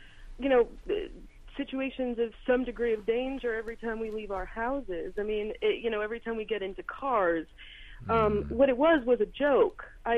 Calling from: New York City, New York, United States; I'm actually calling from the Lower East Side, home of many bars and my house

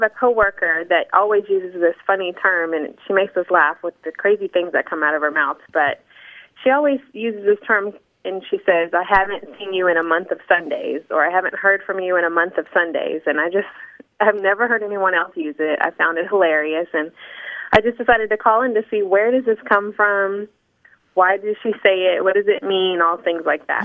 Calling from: Dallas, Texas, United States; I'm calling from Dallas, Texas.

